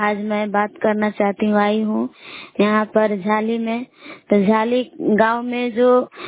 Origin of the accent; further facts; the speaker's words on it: Bilau, Bihar, India; मैं ग्राम बिलाऊ जिला कैमूर भभुआ के निवासी हूँ।